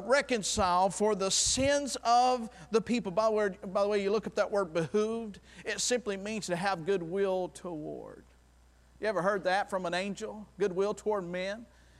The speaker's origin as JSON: {"language": "English", "town": "Enterprise", "region": "Alabama", "country": "United States", "tie": "born there", "said": "I was born in Enterprise, Alabama, the home of the boll weevil. Hospital was just a country hospital."}